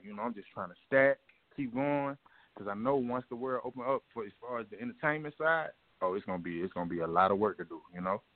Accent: Gwinnett, Georgia, United States; shout out to my boy Bo, and we grew up out here in Gwinnett, right?

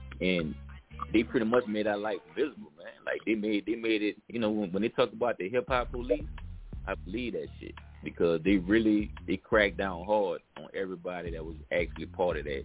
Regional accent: New Orleans, Louisiana, United States; Like, if you say, man, I'm from New Orleans, are you doing this? They automatically give you, oh, man, he got to be a killer.

